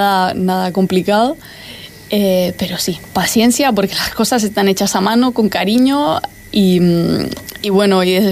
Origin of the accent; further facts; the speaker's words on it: Barcelona, Catalonia, Spain; also born or lived in Fuerteventura / London / Amsterdam; mi madre es italiana, mi padre es canario, yo nací aquí en Fuerteventura y crecí fuera, realmente crecí fuera, en Barcelona, luego estudié en Londres, estuve un poco, bueno, pues trabajando en Ámsterdam y luego ya decidí volver.